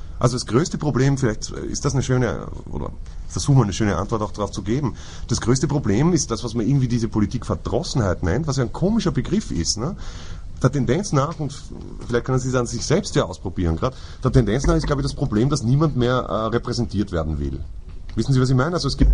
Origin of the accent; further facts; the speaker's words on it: Austria; auf die ich als Österreicher im Übrigen auch vereidigt bin.